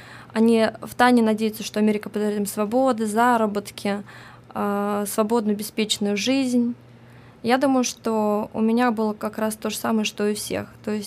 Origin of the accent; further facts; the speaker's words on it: Minsk, Belarus; now in United States; Я приехала несколько лет назад из Белоруссии. Я жила в Минске со своей семьей.